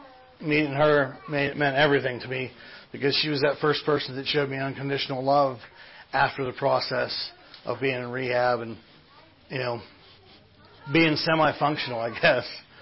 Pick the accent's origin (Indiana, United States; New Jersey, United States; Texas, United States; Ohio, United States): Indiana, United States; now in Latrobe, United States; My hometown's Indiana. I live in Latrobe now. So I'm like part of the Sewana area.